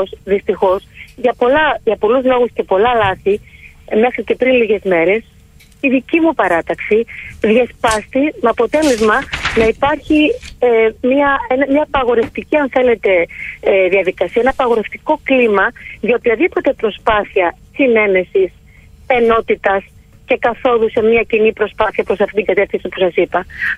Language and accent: Greek; Corfu, Ionian Islands, Greece; εγώ είμαι Κερκυραία, έχω μεγαλώσει εκεί, οι σχέσεις μου οι ανθρώπινες και όχι μόνο είναι πολύ βαθιές.